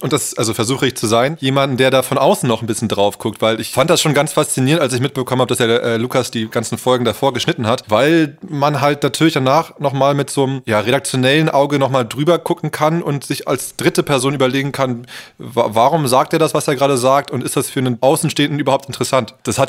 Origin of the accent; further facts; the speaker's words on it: Berlin, Germany; born there; also born or lived in Brandenburg; Ich bin geboren in Berlin, wohne jetzt wieder in Berlin. Dazwischen gab es eine sehr große Zeit, die ich nicht in Berlin gewohnt habe, sondern ein wenig außerhalb in Brandenburg